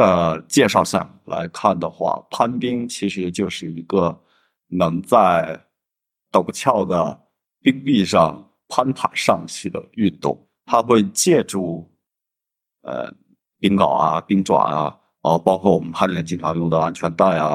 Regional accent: Inner Mongolia, China; 嗯，因为大家都知道我是一个内蒙古人嘛。

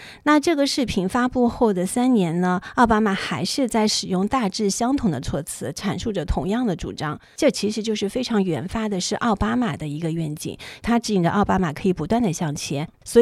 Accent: China; 因为我们是中国人嘛，我们不在这个美国的这样的一个环境当中

